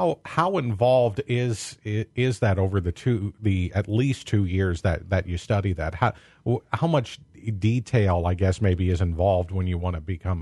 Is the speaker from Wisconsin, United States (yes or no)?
yes; Kewaunee, Wisconsin, United States; I had no idea, and I grew up in Kewaunee and lived blocks away from a funeral home there